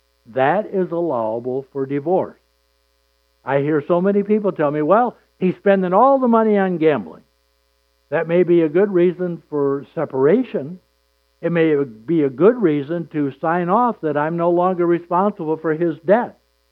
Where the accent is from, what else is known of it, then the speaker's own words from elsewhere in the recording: Saginaw, Michigan, United States; The church I grew up in Saginaw was that way.